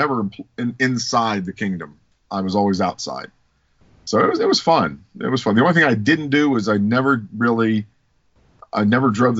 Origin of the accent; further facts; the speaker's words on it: Ohio, United States; And then we came back up to Ohio, because I'm from Ohio, and came back up to Ohio and went to OU in Athens.